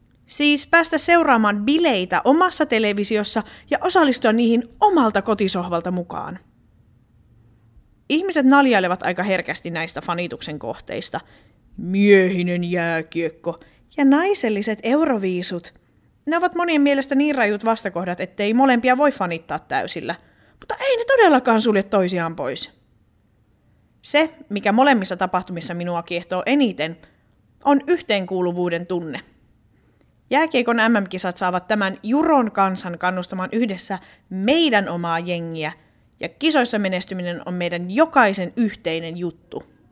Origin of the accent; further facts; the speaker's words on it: Savonlinna, South Savo, Finland; Kävin aikoinaan myös katsomassa kotikaupungissani paikallisjoukkueen jääkiekkoa. No, Savonlinnan Sapko ei ole koskaan ollut mikään kova tiimi